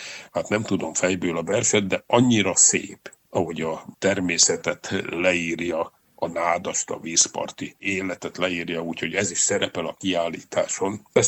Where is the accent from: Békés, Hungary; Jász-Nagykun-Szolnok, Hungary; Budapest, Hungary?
Jász-Nagykun-Szolnok, Hungary; Kunszentmárton; born there; Én kunszentmártoni születésű vagyok